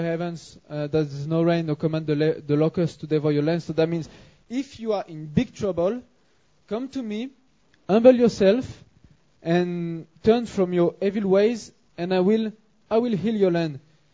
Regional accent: France; accent: French; English is a second language; Yeah, no, that's my accent. Sorry, I hope you will understand despite my French accent.

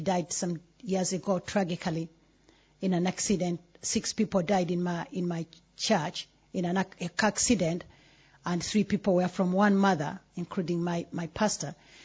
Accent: Uganda; English is a second language; now in United Kingdom; I come from Uganda.

